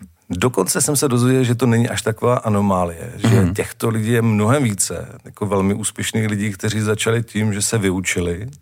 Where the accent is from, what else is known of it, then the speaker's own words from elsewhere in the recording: Ostrava, Moravian-Silesian Region, Czechia; Takže dopravdy v nové části Poruby, teď už je to Svinov, tak jsem se narodil, přivezli mi do těch paneláků, takže na rozdíl třeba od mého bratra jsem si nezažil život na venkově, ale žil jsem celou dobu na sídlišti v Ostravě.